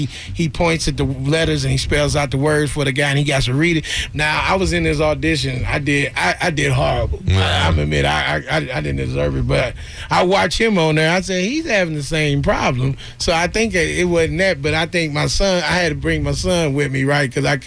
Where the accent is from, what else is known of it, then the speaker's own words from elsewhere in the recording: St. Louis, Missouri, United States; No, I'm from St. Louis.